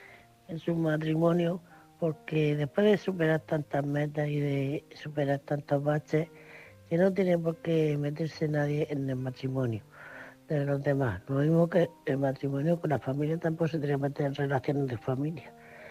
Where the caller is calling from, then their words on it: Murcia, Region of Murcia, Spain; Soy corresponsal de Murcia